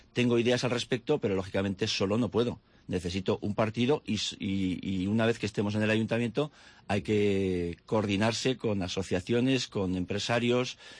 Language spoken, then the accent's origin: Spanish; Jaca, Aragon, Spain; de luchar por mi pueblo, porque yo he vivido fuera y valoro lo que es Jaca